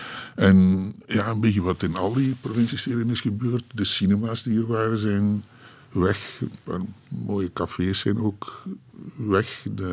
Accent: Eeklo, East Flanders, Belgium; Ik ben opgegroeid in Eeklo, dus een kleine stad tussen

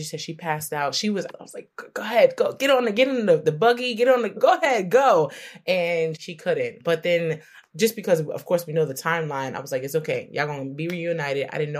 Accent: New York City, New York, United States; And I'm a New Yorker.

